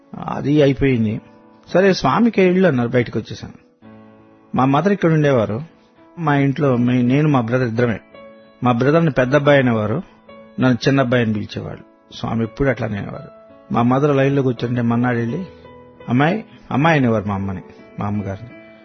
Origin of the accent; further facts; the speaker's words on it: Bapatla, Andhra Pradesh, India; we are going to Bapatla మా native place